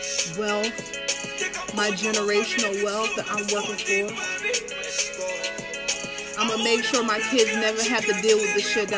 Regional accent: Jamaica; now in United States; because, child, I'm from Jamaica. And I ain't had no green card, y'all.

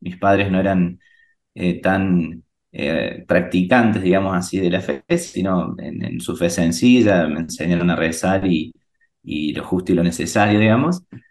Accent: Río Cuarto, Córdoba, Argentina; yo soy oriundo de Río Cuarto, al sur de la provincia de Córdoba, acá en Argentina

